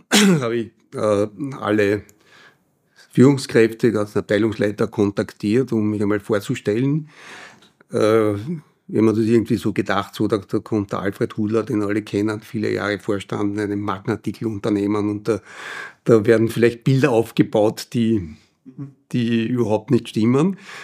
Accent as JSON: {"language": "German", "region": "Vienna", "country": "Austria", "said": "als Wiener"}